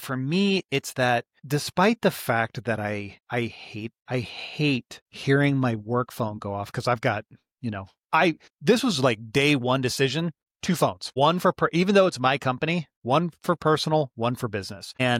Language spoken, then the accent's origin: English; Astoria, Oregon, United States; Listen, it's like, I'm from Astoria. It's like, I'm just here on vacation.